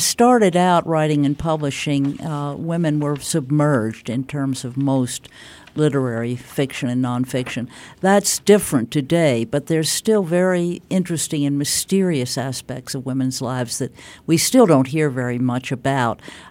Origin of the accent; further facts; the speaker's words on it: the South, United States; But that's very familiar to me from growing up in the South